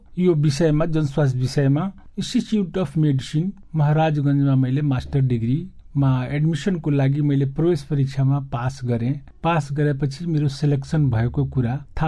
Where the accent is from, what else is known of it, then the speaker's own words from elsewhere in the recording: Madhesh Province, Nepal; अब यो पर्सा जिल्लाको विकट ठाउँ यहाँहरूलाई चाहिँ आश्चर्य लाग्ला, श्रोतागणहरूलाई पनि आश्चर्य लाग्ला, तर अझै पनि बाटोघाटो छैन मेरो गाउँमा।